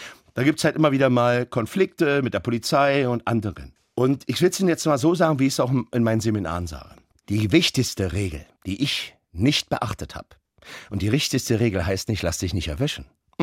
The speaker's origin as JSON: {"language": "German", "region": "Berlin", "country": "Germany", "said": "Damals, ich komme aus Berlin-Neukölln. Berlin-Neukölln war damals schon kriminell, ist es heute auch."}